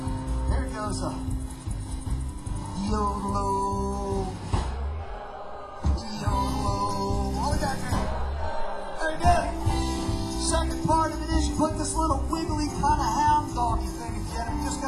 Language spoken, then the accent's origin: English; Philadelphia, Pennsylvania, United States; accent: New York; I have a kind of a New York accent, but there's a tiny little southern accent. But my southern accent I'm from South Philadelphia.